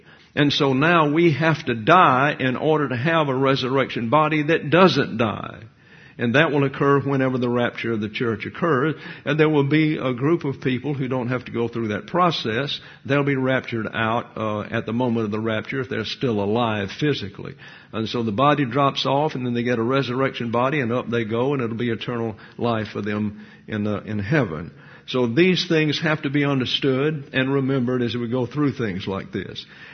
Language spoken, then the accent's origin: English; the South, United States; I'm from the South, and for some reason, I don't know why, I think it's maybe the King James Version, but nevertheless, people down there on occasion would become anti-Semitic